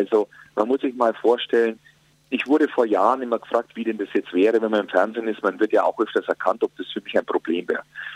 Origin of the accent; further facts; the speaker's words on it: Bavaria, Germany; Jetzt, ich meine, jetzt komme ich aus Bayern.